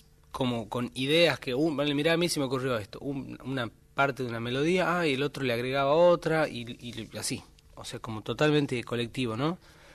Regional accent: Tilcara, Jujuy, Argentina; Y me crié en Tilcara.

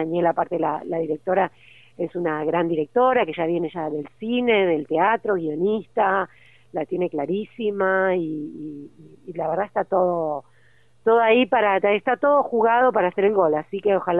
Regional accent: La Plata, Buenos Aires Province, Argentina; porque se parece mucho a La Plata, es una ciudad con muchos árboles y yo soy de La Plata y me recordaba mucho mi ciudad

